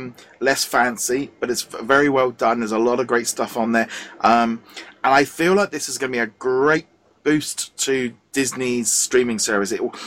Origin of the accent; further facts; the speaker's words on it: United Kingdom; I think growing up as a BBC, obviously being British, we had David Attenborough style, and that was mainstream television